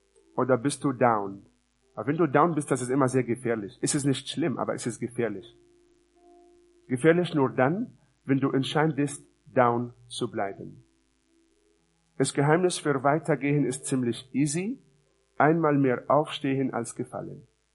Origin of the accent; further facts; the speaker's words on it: Israel; Ja, ich komme ja auch aus Israel, von daher muss ich sowas eigentlich wissen.